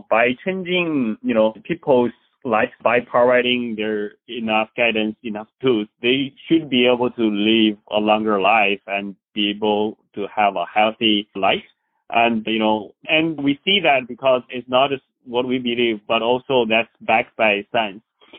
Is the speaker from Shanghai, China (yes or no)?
no; Beijing, China; English is a second language; now in United States; I grew up in Beijing, China.